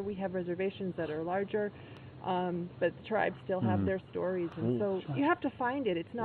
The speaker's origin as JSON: {"language": "English", "region": "Connecticut", "country": "United States", "tie": "born or raised there", "said": "I grew up in Connecticut, and I did spend 3 years of my life after law school in Appalachia"}